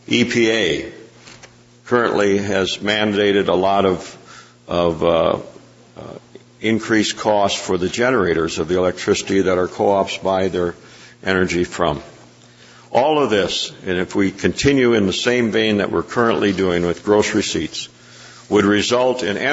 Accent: United States; I was born and raised in Turner County on a farm that did not have electricity until in the 1950s when we got electricity.

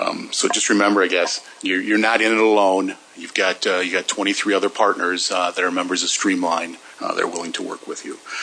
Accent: Wisconsin, United States; So if they're located in my home state of Wisconsin and they're shipping products into South Dakota

